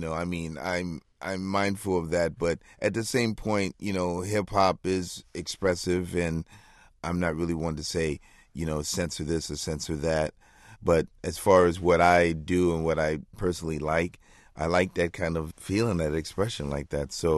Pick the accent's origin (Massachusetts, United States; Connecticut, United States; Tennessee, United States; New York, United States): New York, United States; Queens; born there; And I was born in Hollis, Queens.